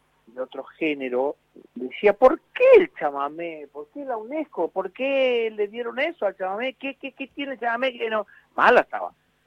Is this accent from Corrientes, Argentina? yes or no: yes; Curuzú Cuatiá, Corrientes, Argentina; está en Mercedes, a 90 kilómetros de mi pueblo, Cruzú, y voy a Corrientes